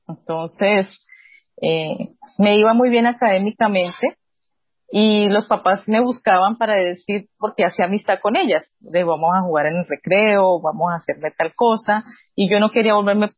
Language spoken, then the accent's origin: Spanish; Tocaima, Cundinamarca, Colombia; No soy de Tocaima, Cundinamarca, un pueblo.